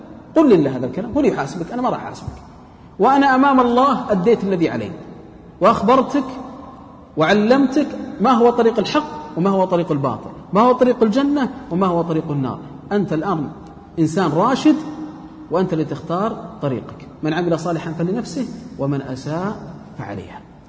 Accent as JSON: {"language": "Arabic", "town": "Riyadh", "region": "Riyadh Province", "country": "Saudi Arabia", "said": "أن أحد الآباء عندنا في الرياض"}